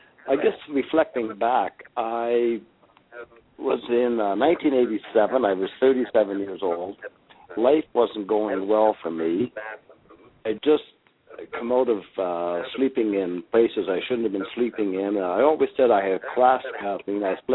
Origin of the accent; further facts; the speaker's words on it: Canada; Well, I'm doing great, and I'm a Canadian